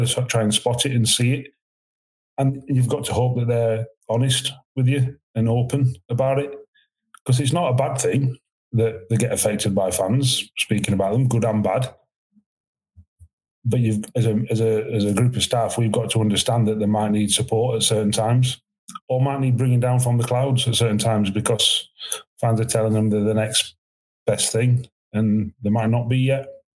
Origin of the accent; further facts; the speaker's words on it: Rotherham, Yorkshire and the Humber, United Kingdom; moved away; I come from Rotherham. Rotherham is very similar to Grimsby